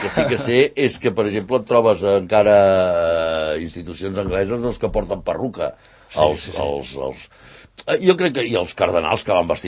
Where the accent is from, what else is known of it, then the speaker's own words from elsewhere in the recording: Catalonia, Spain; com a català i com a catalanista